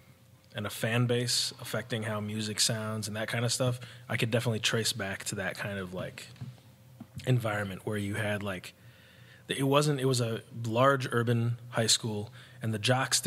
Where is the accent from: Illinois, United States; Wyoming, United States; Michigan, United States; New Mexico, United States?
Illinois, United States; Chicago; also born or lived in Vermont / Evanston; I'm from Chicago. I was born in Chicago. We moved out of state, so I lived in Vermont a couple of years when I was a kid, and then we moved back to Chicago, and I ended up going to junior high and high school in Evanston